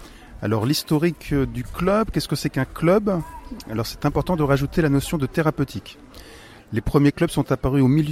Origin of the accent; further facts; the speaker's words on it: Tours, Centre-Val de Loire, France; je suis originaire de Tours et j'ai fait le choix de venir dans Loir-et-Cher pour travailler dans la psychothérapie institutionnelle